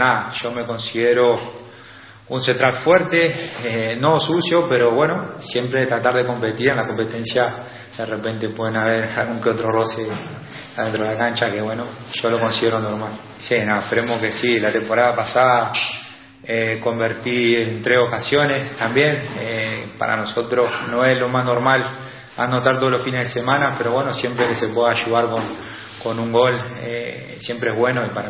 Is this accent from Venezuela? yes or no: no; Uruguay; No sé, es verdad que los uruguayos somos muy competitivos.